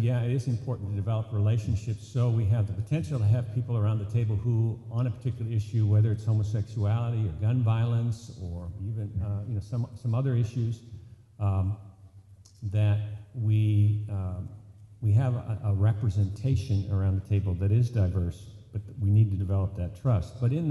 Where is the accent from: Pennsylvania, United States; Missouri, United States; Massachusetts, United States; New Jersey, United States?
Pennsylvania, United States; Philadelphia; For instance, I'm from Philadelphia.